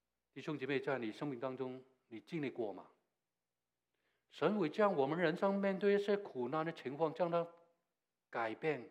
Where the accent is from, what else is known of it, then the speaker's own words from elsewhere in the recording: China; 我们中国人有句话讲得非常好